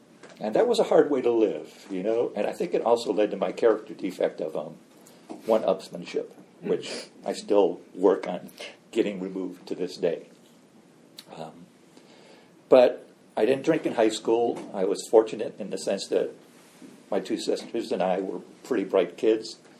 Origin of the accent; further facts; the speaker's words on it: Gary, Indiana, United States; I grew up in Gary, Indiana, and I kind of, my family wasn't that different than the other families on the block.